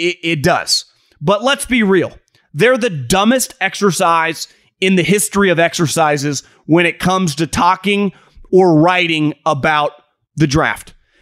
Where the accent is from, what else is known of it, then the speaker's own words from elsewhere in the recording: Davis, California, United States; I grew up in Davis, California, worked 5 minutes away from Sacramento.